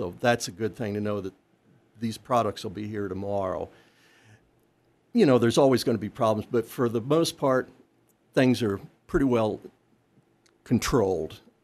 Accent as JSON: {"language": "English", "town": "Arlington", "region": "Kansas", "country": "United States", "said": "I'm from Arlington, between Hutch and Pratt."}